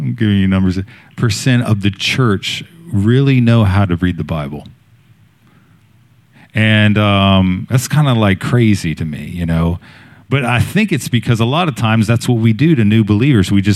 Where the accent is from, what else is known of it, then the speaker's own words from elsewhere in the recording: Maryland, United States; now in Wilmington, United States; I'm originally from Maryland